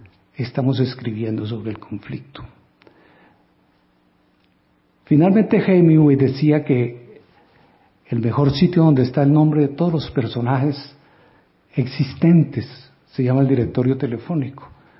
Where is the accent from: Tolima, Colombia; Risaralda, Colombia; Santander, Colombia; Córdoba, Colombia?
Tolima, Colombia; Líbano; Yo, a los 7 años, estaba en la plaza de Líbano, Tolima, mi pueblo, que queda arriba de la antigua Armera en la cordillera.